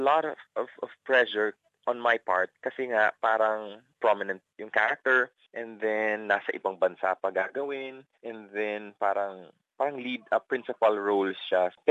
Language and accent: Tagalog; Cagayan de Oro, Northern Mindanao, Philippines; From Cagayan de Oro ako eh, so Bisaya.